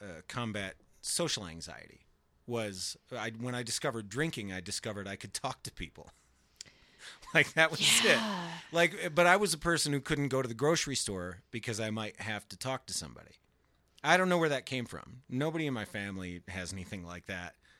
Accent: Michigan, United States; No, I come from Michigan, which is basically a combination of Wisconsin and Canada.

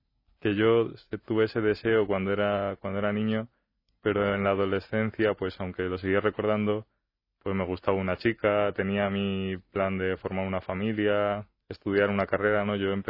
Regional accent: Alcorcón, Community of Madrid, Spain; Bueno, pues yo vengo de Alcorcón.

